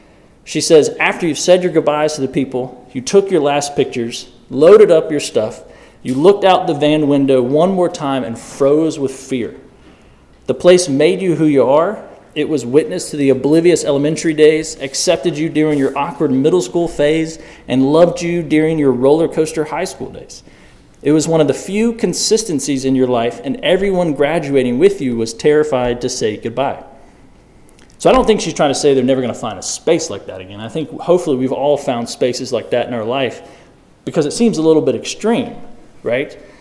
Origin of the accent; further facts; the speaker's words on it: Greensboro, North Carolina, United States; We grew up in Greensboro. I learned to swim at Christ Mount in that pool that no longer exists.